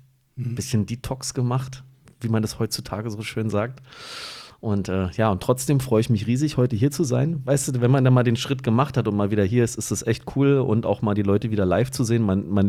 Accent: Berlin, Germany; moved away as an adult; now in Frankfurt, Germany; gebürtige Berliner, ja, in Neukölln geboren, in Tempelhof aufgewachsen und bin 2004 nach Frankfurt aus beruflichen Gründen bei der Berufsfeuerwehr hier in Frankfurt angefangen. Ja, und jetzt sind es 21 Jahre, die ich jetzt schon hier in der Rhein-Main-Gegend bin.

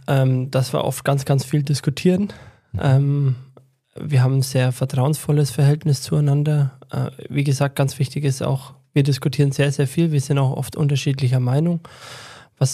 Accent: Wassertrüdingen, Bavaria, Germany; ich komme ja aus dem Ortsteil, ich komme aus Schopdach, ich komme nicht direkt aus Wassertrüdingen, obwohl man ja sagt, die Vorstadt. Mhm. Ich will einfach hier bleiben. Mir ist die Heimat wichtig geworden.

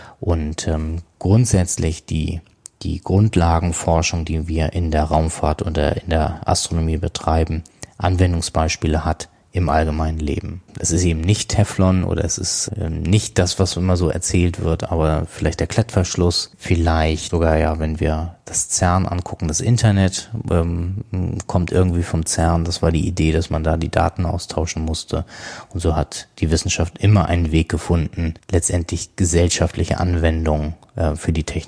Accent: Kiel, Schleswig-Holstein, Germany; also born or lived in Preetz; Ja, ich bin in Preetz geboren und wir haben dann aber vor Kiel gewohnt.

